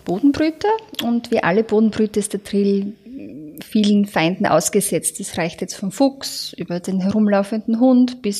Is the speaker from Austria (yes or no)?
yes; Austria; Die Beweidung gibt es bei uns in Österreich primär im alpinen oder im westösterreichischen Raum.